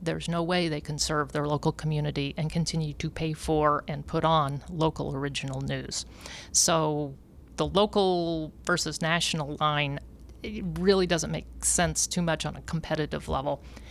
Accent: Jefferson City, Missouri, United States; Because your local TV station in, say, my hometown, Jefferson City, Missouri, it is certainly hurt

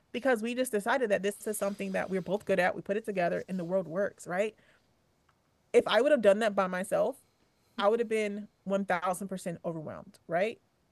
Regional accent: South Carolina, United States; I grew up in South Carolina on a dirt road

